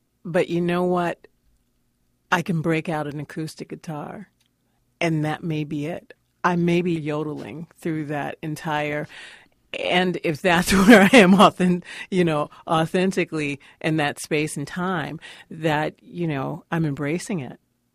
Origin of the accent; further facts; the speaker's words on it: Philadelphia, Pennsylvania, United States; I am from Philly. So, you know, people expect a certain level of innovation.